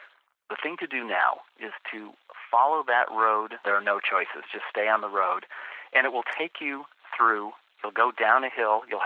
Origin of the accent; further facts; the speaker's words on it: California, United States; My hometown up in the Gold Country, exactly.